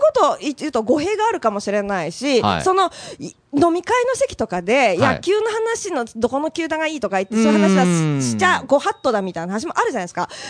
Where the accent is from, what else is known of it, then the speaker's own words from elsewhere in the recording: Nagoya, Aichi, Japan; born there; ちょっと自分が、名古屋に生まれていなくて